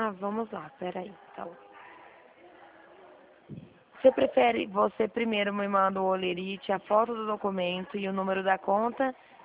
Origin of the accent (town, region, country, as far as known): Dracena, São Paulo, Brazil